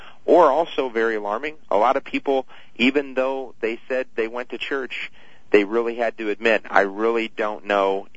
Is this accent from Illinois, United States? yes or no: yes; Edwardsville, Illinois, United States; came in to my hometown in Edwardsville